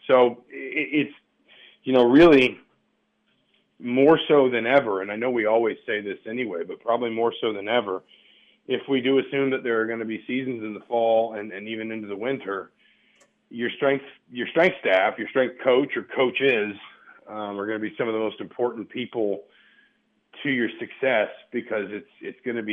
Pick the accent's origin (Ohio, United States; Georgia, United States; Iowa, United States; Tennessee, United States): Georgia, United States; Atlanta; I grew up in Atlanta.